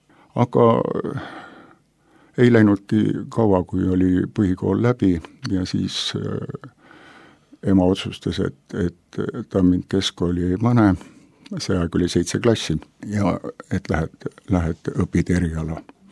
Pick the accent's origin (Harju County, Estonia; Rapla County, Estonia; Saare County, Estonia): Rapla County, Estonia; Märjamaa; Ma olen Läänemaa pärit sündinud. Märjamaa meil on ikkagi Läänemaa, kuigi ta praegu kuulub nagu Rapla maakonna alla, aga siis ta oli ikkagi Läänemaa ja Märjamaa rajoon ja oblast ja mis ta kõik on olnud. Ja siis hakkasin Märjamaa keskkoolis käima.